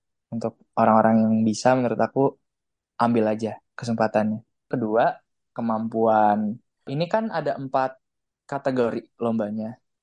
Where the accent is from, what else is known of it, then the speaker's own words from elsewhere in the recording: Indonesia; Kita tuh dari Indonesia banyak banget sampai dibuat awarding untuk Indonesia dan Outdonesia, yang di luar Indonesia.